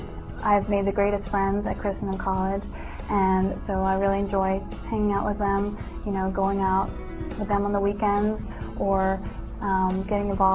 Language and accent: English; United States; since I'm an American girl